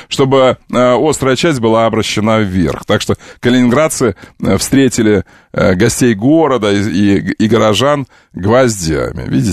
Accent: Crimea, Ukraine; Мне можно, потому что я крымчанин.

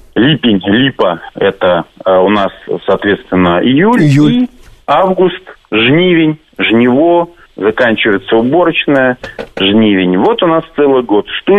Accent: Minsk Region, Belarus; born there; я родился сам в Червенском районе.

